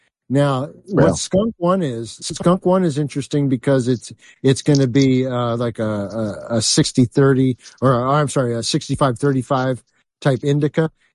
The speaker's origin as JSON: {"language": "English", "town": "Agoura Hills", "region": "California", "country": "United States", "tie": "born or raised there", "said": "Yeah, the area I grew up in Los Angeles County is called Agoura Hills."}